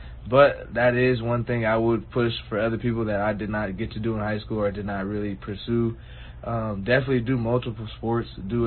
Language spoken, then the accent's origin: English; Los Angeles, California, United States; I'm from Los Angeles, California, the San Fernando Valley, to be exact. California. Grew up, nice family, nice mom.